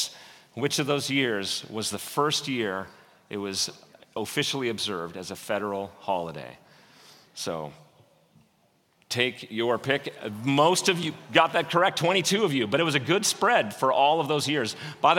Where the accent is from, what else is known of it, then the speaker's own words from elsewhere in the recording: Canada; And being that I'm a Canadian socialist, all the prizes are the same.